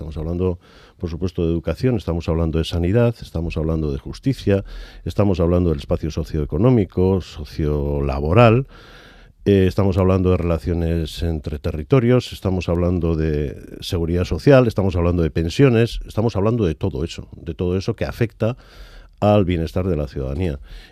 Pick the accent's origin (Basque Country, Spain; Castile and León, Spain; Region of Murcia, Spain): Basque Country, Spain; como pueblo vasco que somos